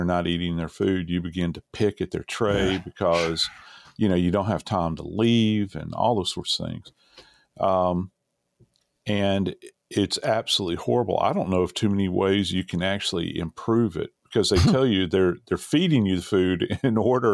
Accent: the South, United States; Being a Southerner, people will say, well, why do you continue to live in the South?

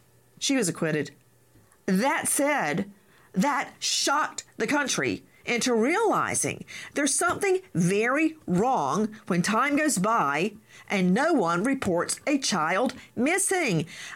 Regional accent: United States; I know in my hometown, which actually I live far out of the town in rural Bibb County, you would actually run into everybody at the Piggly Wiggly

